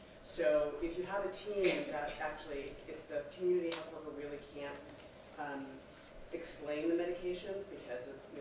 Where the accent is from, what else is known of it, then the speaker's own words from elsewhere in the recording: Rhode Island, United States; I come from Rhode Island